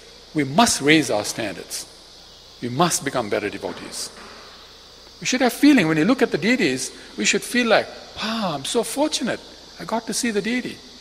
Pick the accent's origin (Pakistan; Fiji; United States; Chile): Fiji; I come from Fiji.